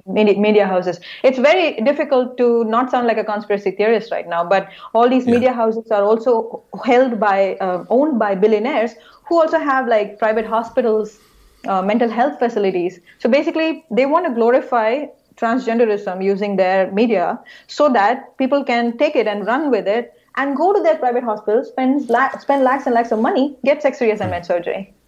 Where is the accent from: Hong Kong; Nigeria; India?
India; I'm from India